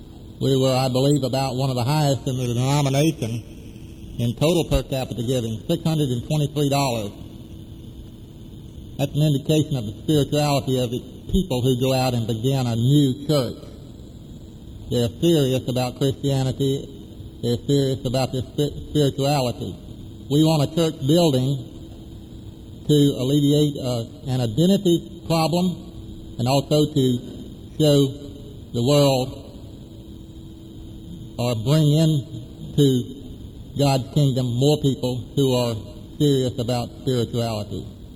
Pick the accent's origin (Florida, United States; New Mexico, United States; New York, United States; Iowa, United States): Florida, United States; Haines City; I'm from Haines City, Florida, and Central Florida Presbytery.